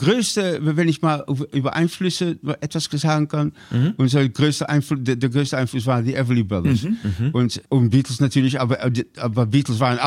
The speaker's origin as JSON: {"language": "German", "town": "Penzberg", "region": "Bavaria", "country": "Germany", "tie": "born or raised there", "also_born_or_lived": "South Africa / Netherlands", "said": "Ich bin geboren in Südafrika, dann nach Holland umgezogen, dann nach Deutschland. Und in Deutschland haben wir in drei verschiedene Städten oder Dörfer gewohnt. Der letzte war Penzberg. Mhm. Und das war 3 Jahre."}